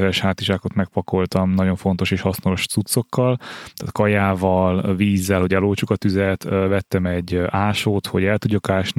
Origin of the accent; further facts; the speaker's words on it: Budapest, Hungary; És hát ezt törzsgyökeres pestiként nehéz megcsinálni